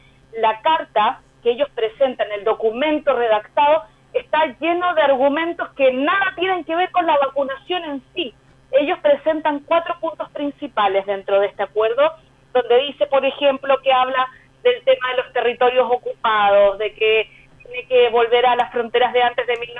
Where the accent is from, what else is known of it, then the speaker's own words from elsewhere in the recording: Chile; now in Israel; esto es algo que nosotros como chilenos en Israel lo hemos visto constantemente